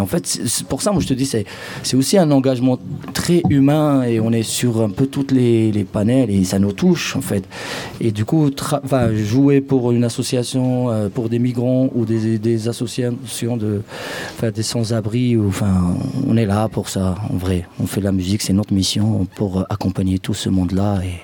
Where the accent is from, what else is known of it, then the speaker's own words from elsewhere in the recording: Morocco; parce que je viens du Maroc